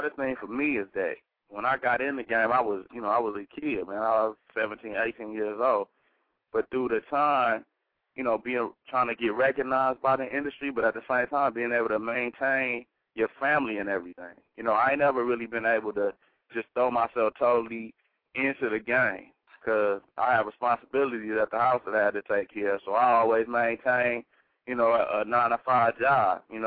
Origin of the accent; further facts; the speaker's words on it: California, United States; you know, like I say, I'm from the West Coast, so the Bay Area, I'm real deep off in the SIBO … you know, all of that.